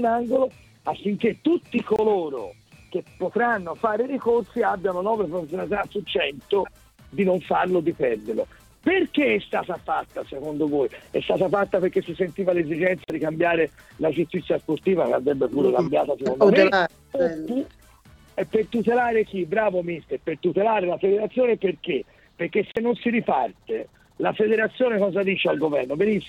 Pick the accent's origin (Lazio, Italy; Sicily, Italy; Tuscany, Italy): Tuscany, Italy; Florence; essendo fiorentino e seguendo da vicino le vicende anche della squadra della mia città